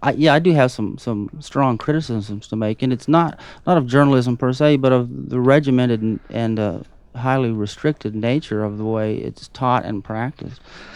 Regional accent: Midwest, United States; I'm from the Midwest, where we have a lot of tornadoes, and it's sort of routine in the spring and summer

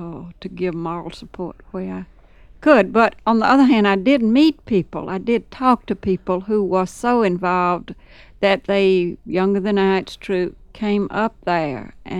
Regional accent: Carrollton, Mississippi, United States; also born or lived in Montreal, Canada; The years that I'm from the deeper South than you imagine. I'm from Mississippi.

